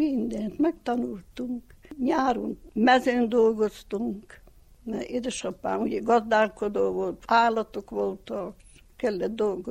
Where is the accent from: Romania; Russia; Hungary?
Romania; Ditrău, Harghita; Ditróban születtem, Felszegbe. Ötön voltunk testvérekül, édesapám fogságban volt.